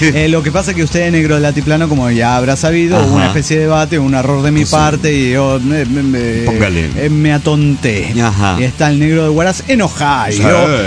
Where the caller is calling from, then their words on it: Tulancingo, Hidalgo, Mexico; soy el zapatista de Tulancingo Hidalgo